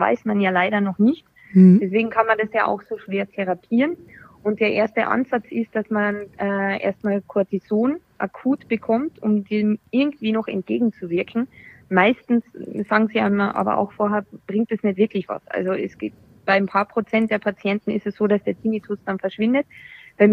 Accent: Austria; now in Munich, Germany; also ich bin 36, bin ursprünglich aus Österreich und jetzt aber schon seit 15 Jahren in München.

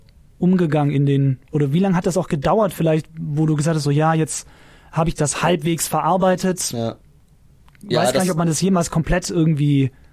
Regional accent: Berlin, Germany; wir hier als Berliner

